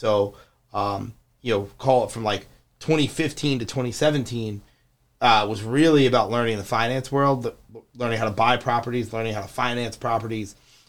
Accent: Kansas City, United States; also born or lived in Oklahoma; I grew up in Kansas City. I lived in Oklahoma for a little bit.

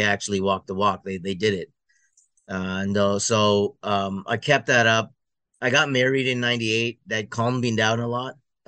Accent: Toronto, Ontario, Canada; I'm born and raised in Toronto, Canada, Indian Muslim background.

